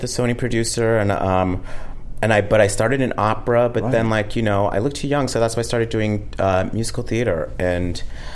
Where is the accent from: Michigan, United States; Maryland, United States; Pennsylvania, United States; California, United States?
California, United States; Santa Rosa; When I was, I grew up in Northern California, Santa Rosa, and we had community theaters there.